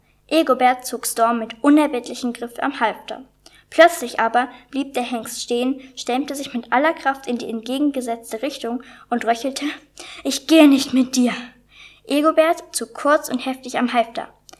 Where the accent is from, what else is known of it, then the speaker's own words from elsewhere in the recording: Erfurt, Thuringia, Germany; ich komme aus Erfurt. Ich bin 9 Jahre alt.